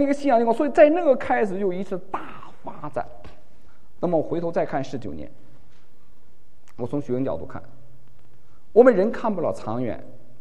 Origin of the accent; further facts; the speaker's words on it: China; 所以说我们中国人有时候常，我常大众人常开玩笑说，我们那么多年说精神不分裂，这真是个奇迹。